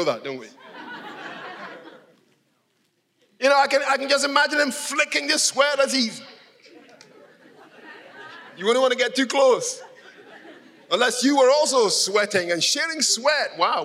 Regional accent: Edinburgh, Scotland, United Kingdom; When I was a little boy in Edinburgh, I was born in Scotland. Little boy grew up in Edinburgh. My Nana brought me up.

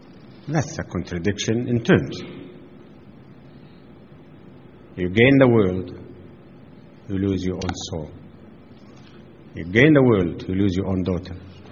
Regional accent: Egypt; He thought I was a Muslim because I'm from Egypt.

